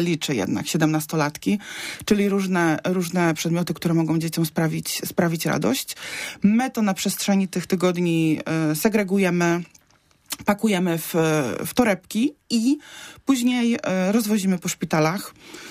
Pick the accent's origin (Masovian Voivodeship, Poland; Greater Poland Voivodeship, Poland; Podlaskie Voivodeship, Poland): Greater Poland Voivodeship, Poland; Poznań; Ja pochodzę z Poznania